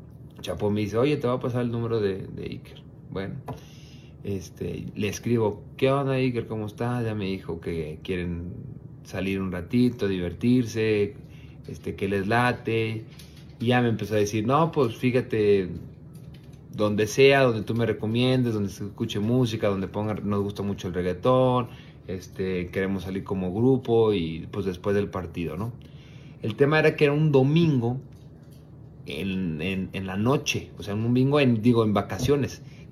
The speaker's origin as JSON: {"language": "Spanish", "country": "Mexico", "said": "nosotros Chivas como mexicanos"}